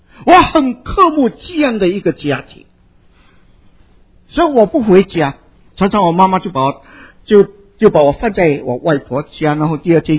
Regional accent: Singapore; 我是出生在一个拜偶像的家庭里面，每一个月的初一十五，我的祖母在家中一定要祭祀他所祭拜的偶像。我在家中的时候，我的妈妈常常把我带到新加坡的市区里面

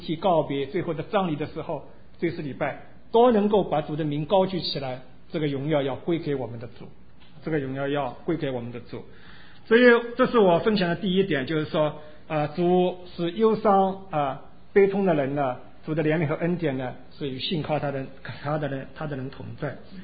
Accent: China; 我们中国人从大陆背景来的，家里边还有很多的人没有信主

